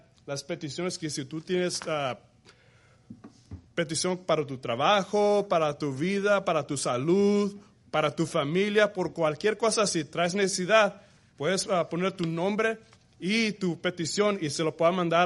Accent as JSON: {"language": "Spanish", "country": "Mexico", "lives_now": "United States", "said": "yo entiendo que somos mexicanos, nos gustan los frijoles, pero la cosa es que nos tenemos que acordar que ya no estamos en México, ya que cruzamos el border, ya estamos en Texas."}